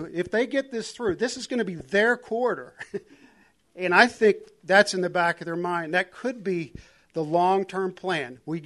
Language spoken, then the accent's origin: English; Sugar Hill, Georgia, United States; I'm from Sugar Hill.